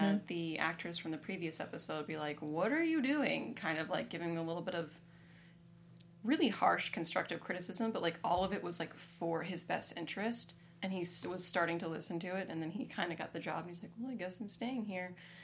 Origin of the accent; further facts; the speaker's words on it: California, United States; born there; And then I was born in California, so I don't know.